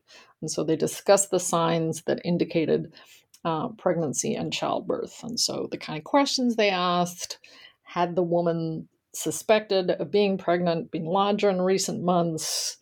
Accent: Australia; you have to understand that growing up in Australia at that point in time, I had done history classes at school, of course, but certainly not U.S. history.

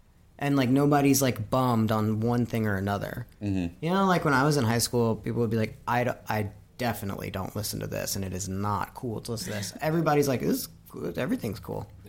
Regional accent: Tucson, Arizona, United States; I mean, I grew up in Tucson, so like everybody just did.

